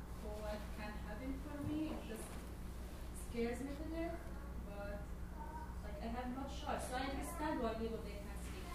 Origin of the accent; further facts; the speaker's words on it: Saudi Arabia; So, I'm from Saudi Arabia. No one in my family knows about my beliefs.